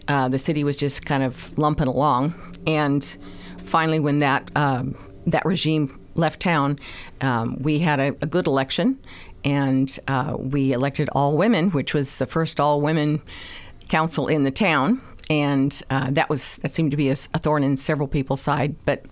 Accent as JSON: {"language": "English", "region": "California", "country": "United States", "said": "like the one in California, because we're from California, isn't everybody?"}